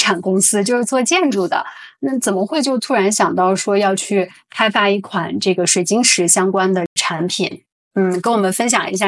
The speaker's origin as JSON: {"language": "Chinese", "country": "China", "said": "我们中国人都喜欢戴玉石哈"}